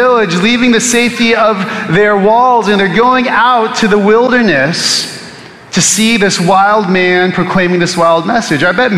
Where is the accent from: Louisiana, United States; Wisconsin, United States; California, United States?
California, United States; now in Texas, United States; I'm from California, and somebody's like, yeah, you need to repent of that. I've been in Texas for like 16 years, so.